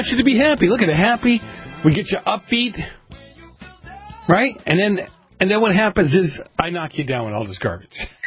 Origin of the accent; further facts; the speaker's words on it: Massachusetts, United States; I think it was Ken from Massachusetts, my hometown. I mean, amazed at what that place has turned into.